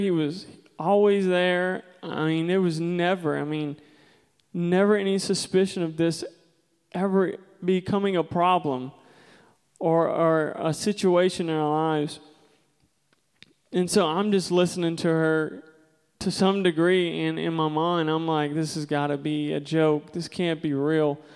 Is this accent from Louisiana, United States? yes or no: yes; Louisiana, United States; moved away as an adult; I was born and raised in Louisiana. I moved here when I was 18